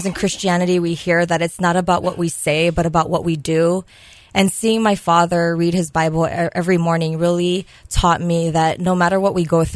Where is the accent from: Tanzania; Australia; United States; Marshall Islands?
United States; Honolulu, Hawaii; I grew up in the east, on the east end of Honolulu in Hawaii Kai, Kulia'o.